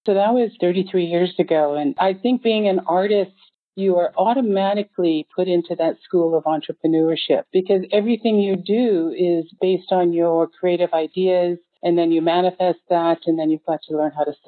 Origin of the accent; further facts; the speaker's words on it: Alaska, United States; moved away as an adult; now in Canada; I have been an artist for over 40 years. I am from Alaska, born in Heidelberg, Alaska, but have lived in Canada for 40 years.